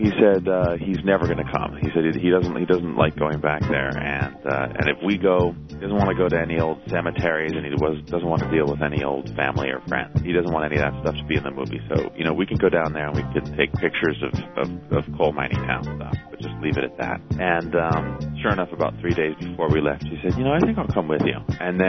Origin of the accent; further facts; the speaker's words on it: Oakland, California, United States; I grew up in Oakland where my dad had the live Carnegie Hall album on heavy rotation